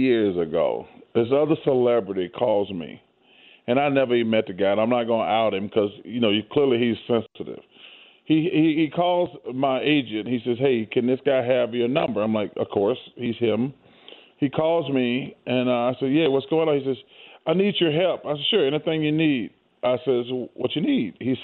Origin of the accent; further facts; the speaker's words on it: Alabama, United States; Listen, man, I'm from Alabama. Yeah. We've been flip-flopping with Mississippi for the fattest state for the last 32 years.